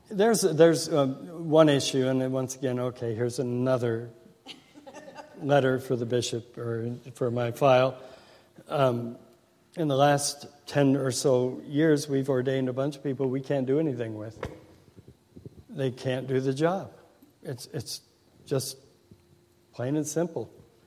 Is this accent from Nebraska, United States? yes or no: yes; Nebraska, United States; I'm from Nebraska. We don't have water here.